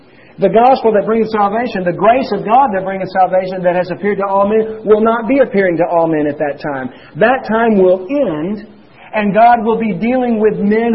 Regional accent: Baton Rouge, Louisiana, United States; And I can say that because I'm from Baton Rouge. So don't feel like I'm being biased. I grew up in that region, and I know about those people down there.

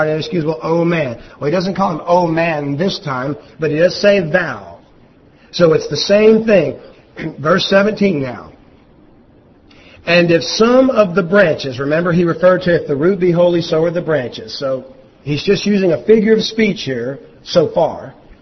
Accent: Louisiana, United States; And see, even I knew that, and I'm from Louisiana.

